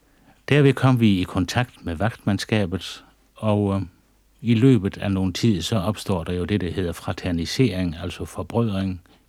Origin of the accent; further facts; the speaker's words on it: Toftlund, Region of Southern Denmark, Denmark; at sige til ham, jeg er fra Toftlund.